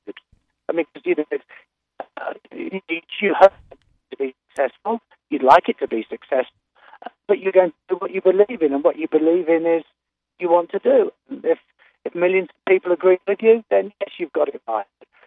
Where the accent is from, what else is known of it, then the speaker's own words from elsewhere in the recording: Birmingham, West Midlands, United Kingdom; I actually tried it out in my hometown, Birmingham, which is in the Midlands.